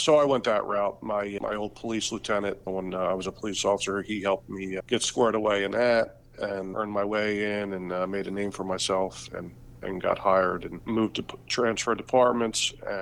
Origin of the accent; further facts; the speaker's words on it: New Jersey, United States; So yeah, I grew up in New Jersey, same town, lived here forever.